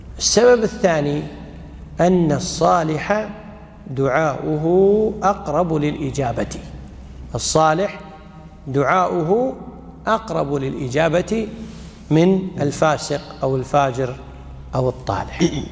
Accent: Kuwait; عندنا بالكويت

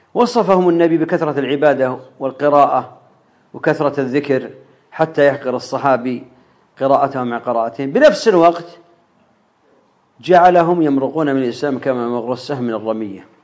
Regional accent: Saudi Arabia; مثل ما حاصل عندنا في السعودية،

